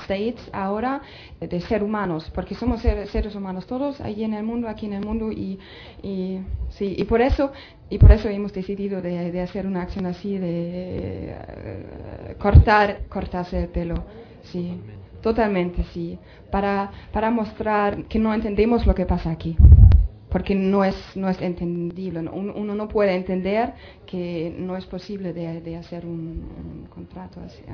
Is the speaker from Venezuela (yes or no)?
no; Germany; Spanish is a second language